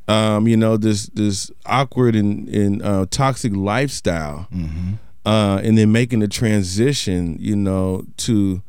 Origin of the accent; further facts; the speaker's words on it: Portland, United States; You just from San Diego, I'm just from Portland, and that's all I need to know.